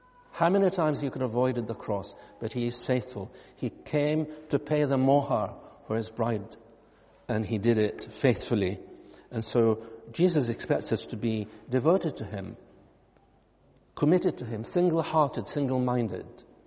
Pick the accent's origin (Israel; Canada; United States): Israel; Well, you know my background. I come from Israel, from a Christian Arab background.